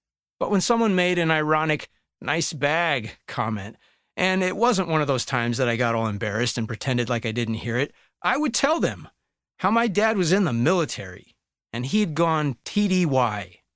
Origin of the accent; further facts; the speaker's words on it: St. Louis, Missouri, United States; I'm called American after an Italian explorer. I'm called a St. Louisan after a French Catholic king.